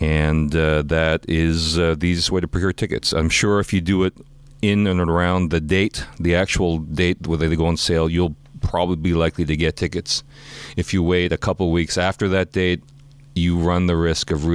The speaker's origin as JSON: {"language": "English", "town": "Toronto", "region": "Ontario", "country": "Canada", "said": "I'm from Toronto and have lived in the coldest places, really, in North America for brief periods"}